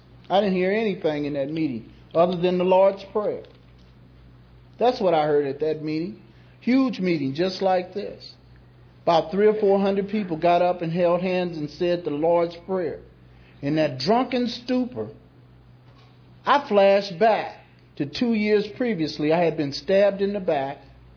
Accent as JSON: {"language": "English", "town": "Los Angeles", "region": "California", "country": "United States", "said": "Didn't know anything about pigs. I'm from South Central. What I know about farming, you know?"}